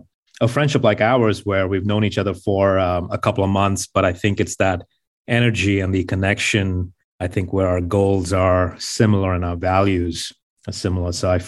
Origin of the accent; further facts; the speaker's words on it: Mumbai, Maharashtra, India; For me, growing up in Mumbai, having that fear of being on the streets